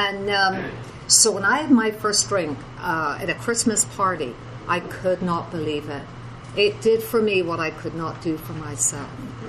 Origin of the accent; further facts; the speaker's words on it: England, United Kingdom; born there; I was born in England, obviously.